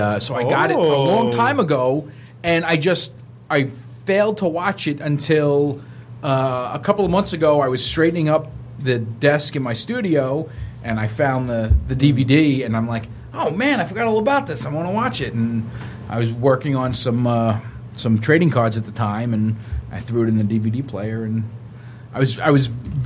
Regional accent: New York, United States; I'm from New York. I didn't even know that.

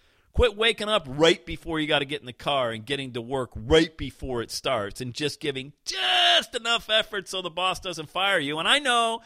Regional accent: Bradford, Pennsylvania, United States; I grew up in Bradford, PA. We called it pop.

